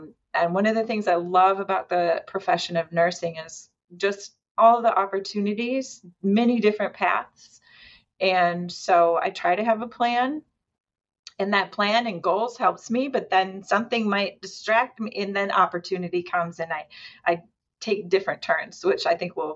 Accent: Midwest, United States; moved away as an adult; also born or lived in San Francisco; I was a minister's daughter growing up in the Midwest.

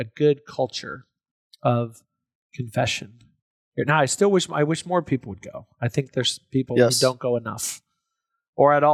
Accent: Kingwood, Texas, United States; I grew up in Kingwood.

